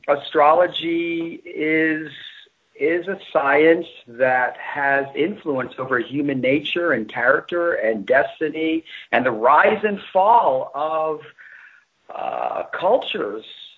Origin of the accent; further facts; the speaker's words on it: New York, United States; because I grew up in New York, and actually there's so many of those types of gypsy-type palmists and astrologers, tarot readers and crystal ball readers.